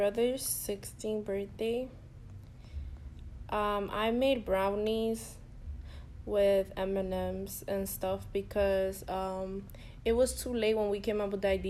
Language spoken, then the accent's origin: English; Bronx, New York, United States; I grew up in Bronx, New York, in the East Side